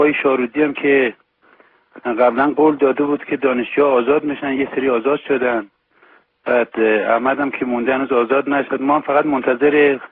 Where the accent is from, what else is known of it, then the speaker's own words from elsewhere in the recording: Iran; ما یه ایرانی هستیم، یه ایرانی اصیل هم هستیم، یک مسلمان واقعی هم هستیم. ما ایرانی هستیم، ایرانم به دنیا اومدیم